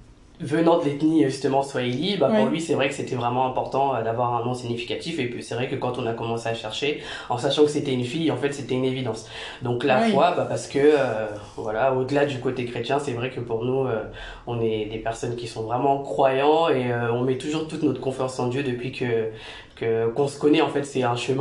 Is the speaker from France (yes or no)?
yes; Rouen, Normandy, France; En fait, à la base, je suis originaire de Normandie